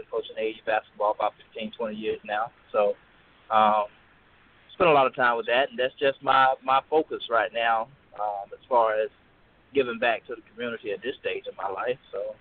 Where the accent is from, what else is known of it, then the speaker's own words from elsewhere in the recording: Washington, North Carolina, United States; I'm originally from Washington, North Carolina, down on the eastern coast of North Carolina. Came to Raleigh, attended NC State University